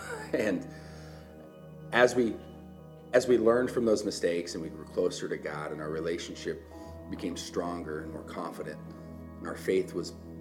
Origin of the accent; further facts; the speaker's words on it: Iowa, United States; My mom was a single mom. I grew up in the Midwest in Iowa.